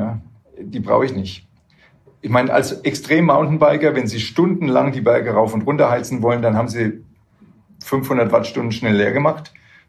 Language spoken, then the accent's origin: German; Würzburg, Bavaria, Germany; ich komme aus Würzburg, da ist es hügelig